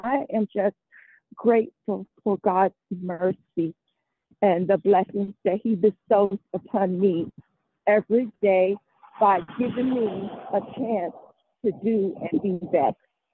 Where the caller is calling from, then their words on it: Washington, District of Columbia, United States; I'm calling from Washington, D.C.